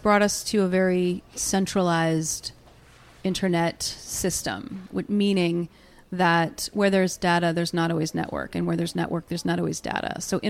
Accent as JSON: {"language": "English", "region": "Illinois", "country": "United States", "tie": "born or raised there", "said": "No, I grew up in Illinois."}